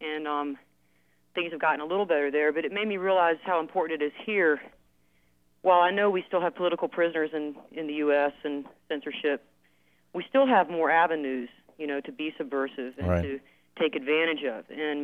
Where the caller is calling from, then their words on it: Georgia, United States; I'm calling from Georgia.